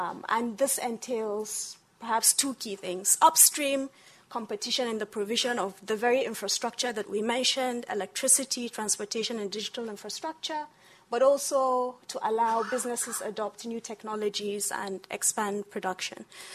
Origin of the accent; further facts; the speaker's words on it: Nigeria; And I come from Nigeria.